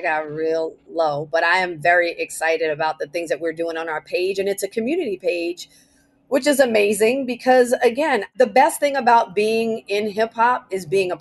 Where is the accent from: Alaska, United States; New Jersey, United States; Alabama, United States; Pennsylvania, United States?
New Jersey, United States; Teaneck; I grew up in Teaneck, New Jersey, and a neighboring town for us was a town called Englewood, New Jersey